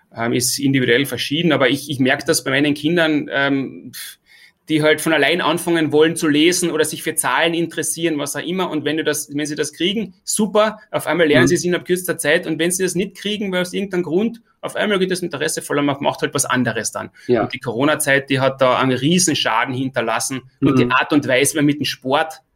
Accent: Austria; sich als Österreicher durchzusetzen, war für mich damals dieser Horizont

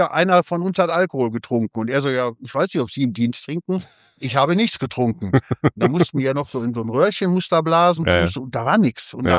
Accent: Duisburg, North Rhine-Westphalia, Germany; now in Voerde, Germany; Ich bin Ruhrpott-Kind, ja.

